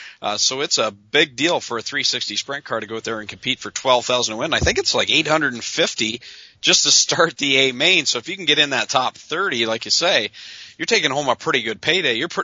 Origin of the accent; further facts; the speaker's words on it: Canada; As a Canadian, I do it all the time going across to the States